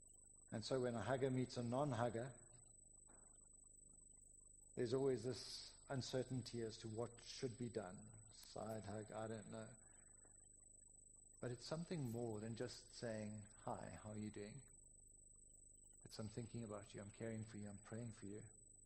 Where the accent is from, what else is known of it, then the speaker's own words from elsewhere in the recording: South Africa; And the embarrassing part is, as a South African, you go in there and you go to your right